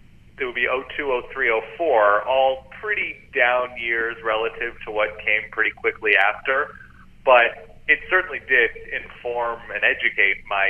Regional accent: California, United States; somebody growing up in Southern California, but neither one of my parents is from the L.A. area

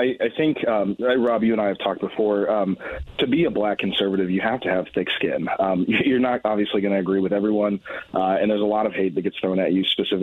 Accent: Indianapolis, Indiana, United States; I'm not naive enough to compare my hometown here in Indy and Memphis as the same place

